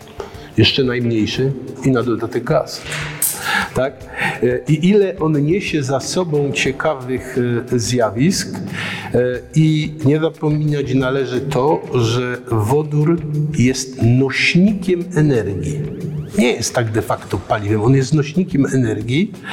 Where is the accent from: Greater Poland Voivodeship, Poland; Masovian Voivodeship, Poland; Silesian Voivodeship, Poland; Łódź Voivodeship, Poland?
Silesian Voivodeship, Poland; Przory; accent: Silesian; jestem synek stąd. Tutaj się urodziłem, bo urodziłem się niedaleko, urodziłem się w Przorach. Dobrze władam gwarą